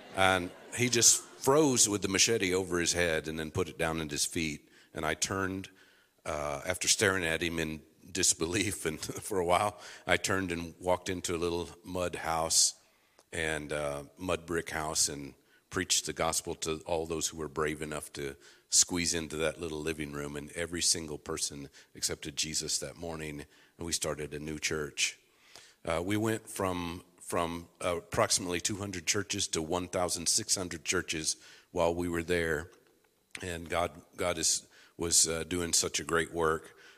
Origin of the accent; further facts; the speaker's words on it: Oklahoma, United States; So I didn't know it was a dangerous snake growing up in Oklahoma.